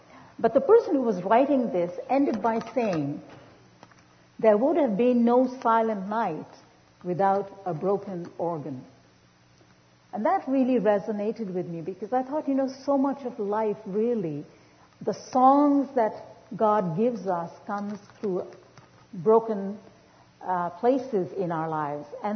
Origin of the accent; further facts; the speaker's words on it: India; Even though Sundar and I grew up in India, culturally we grew up in very different homes.